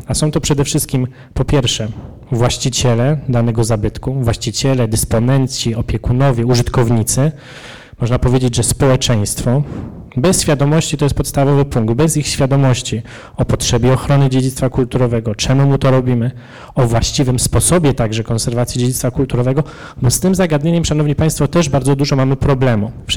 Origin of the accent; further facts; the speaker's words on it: Wolbrom, Lesser Poland, Poland; also born or lived in Kraków; Wolbrom, miasto, którego mam zaszczyt być burmistrzem, miasto, które znajduje się w północnej części województwa małopolskiego, miasto, w którym się wychowałem, w którym wzrastałem, później moje późniejsze lata były związane z Krakowem, ale cały czas ten Wolbrom zawsze był mi bliski.